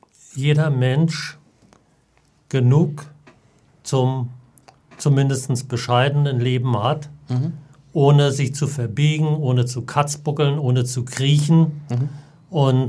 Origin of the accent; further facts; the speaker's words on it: Berlin, Germany; also born or lived in Switzerland; Berlin groß geworden und zwischendurch auch mal ein bisschen durch die Republik gekommen, teilweise auch in der Schweiz und in Österreich gewesen